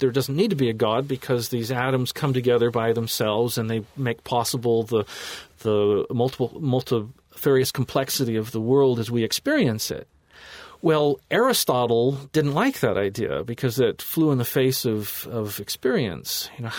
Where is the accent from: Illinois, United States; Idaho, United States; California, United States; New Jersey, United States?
Illinois, United States; There's a well-known publisher of Latin pedagogical materials from my hometown in Illinois.